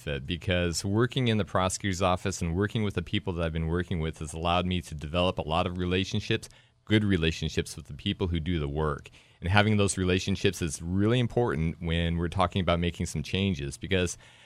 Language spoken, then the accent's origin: English; Washington, United States; I'm from the Seattle area, and after going to Western, I stayed for a little while and then went to law school in Oregon.